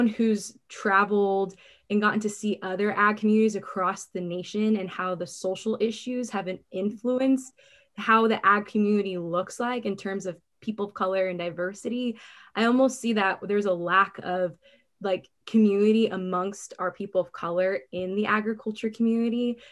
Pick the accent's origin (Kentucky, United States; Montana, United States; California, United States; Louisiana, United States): California, United States; Lodi; I grew up in Lodi, California, wine grapes, cows, almonds, cherries, a lot of orchards, you name it.